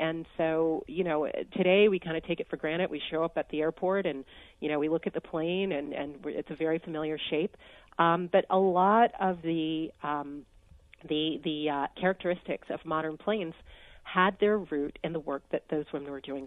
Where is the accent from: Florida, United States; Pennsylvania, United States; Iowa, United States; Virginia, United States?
Virginia, United States; Hampton; I grew up in Hampton, Virginia. It's about 3 hours driving from Washington, D.C. on the Virginia coast.